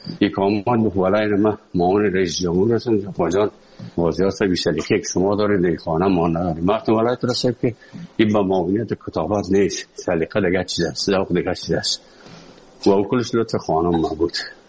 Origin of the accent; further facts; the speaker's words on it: Afghanistan; also born or lived in Moscow, Russia; از افغانستان برامدیم آمدیم سه مسکو. 4 سال مسکو به بسا سختی وردم شدید یا زندگی رو تیر کردیم